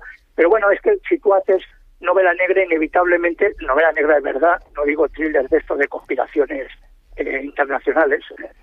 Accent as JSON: {"language": "Spanish", "town": "Alicante", "region": "Valencian Community", "country": "Spain", "tie": "born or raised there", "also_born_or_lived": "Madrid", "said": "yo soy alicantino, aparte de haber pegado 30 años en Madrid, yo soy alicantino, quiero decir que yo he visto crecer mi ciudad, crecer la comarca, crecer los pueblos costeros"}